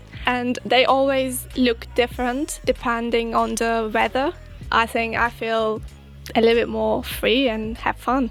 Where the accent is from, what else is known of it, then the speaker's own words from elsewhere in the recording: Turkey; I do parkour and free running, and I'm from Turkey.